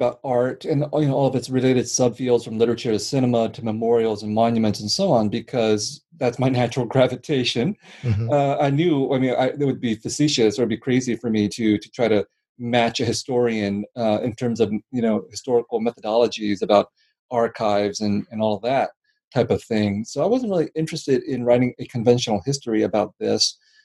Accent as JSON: {"language": "English", "country": "United States", "tie": "born or raised there", "said": "my exposure to the Vietnam War growing up in the United States was partly through the stories of the Vietnamese refugee community and my parents"}